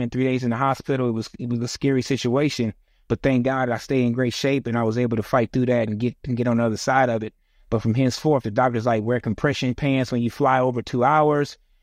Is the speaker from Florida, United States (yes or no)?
no; Detroit, Michigan, United States; I'm thankful that we grew up in Detroit, Michigan, up north, where the medical industry was on top of it versus the South.